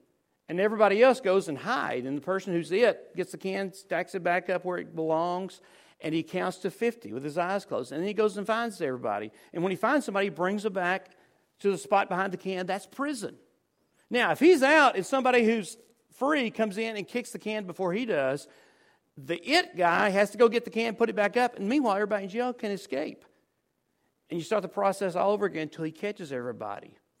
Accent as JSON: {"language": "English", "town": "Winsboro", "country": "United States", "tie": "born or raised there", "said": "I'm reminded of growing up in Winsboro one summer night."}